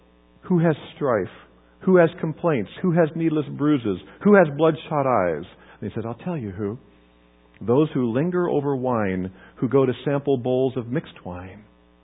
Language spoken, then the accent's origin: English; Kansas, United States; Growing up in Kansas, we didn't have paved roads nearby, so I learned to ride bikes on the gravel roads and dirt roads